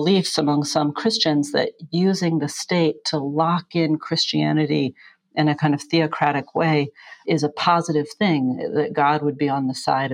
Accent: United States; I hate to say this, Richard, as an American, it's embarrassing

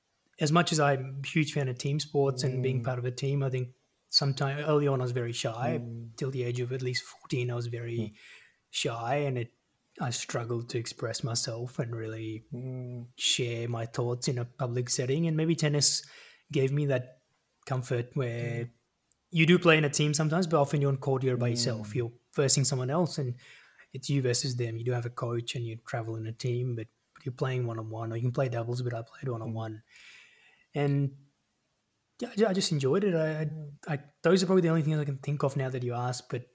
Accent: India; growing up in India, and dad had ran his own business.

